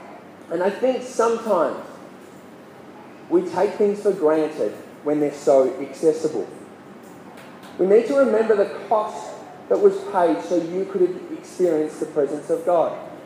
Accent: Horsham, Victoria, Australia; When I grew up in Horsham, we had tank water, and we experienced a few droughts in my time growing up in the country.

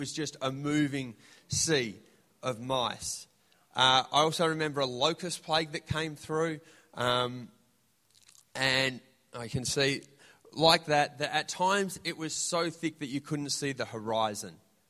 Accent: Horsham, Victoria, Australia; I grew up in the country, which was very scarring. But we, as a kid, we experienced a few plagues. I grew up in Horsham

